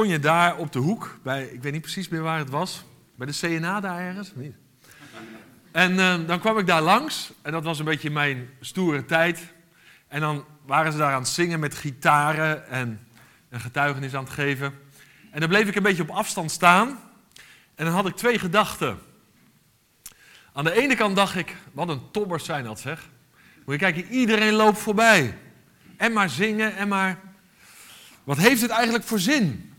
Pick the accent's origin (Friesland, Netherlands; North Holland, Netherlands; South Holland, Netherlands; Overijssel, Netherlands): South Holland, Netherlands; 's-Gravenzande; Ik ben geboren en getogen in Schravenzande, dus ik ben een Westlander.